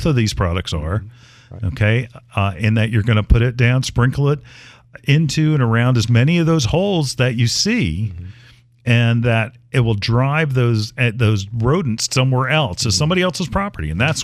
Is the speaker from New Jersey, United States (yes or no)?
yes; Wayne, New Jersey, United States; I grew up in Wayne. I basically lived in Clifton because that's where we worked as a family.